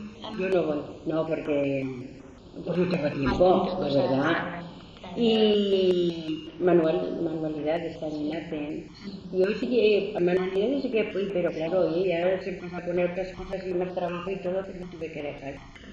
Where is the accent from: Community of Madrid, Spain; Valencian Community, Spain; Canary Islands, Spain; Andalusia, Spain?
Community of Madrid, Spain; Madrid; Ah, pero soy de Madrid.